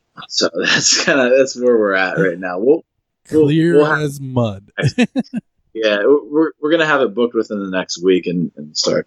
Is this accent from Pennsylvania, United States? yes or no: yes; Pennsylvania, United States; Well, we're from Westmoreland County, so we've been playing a lot around here.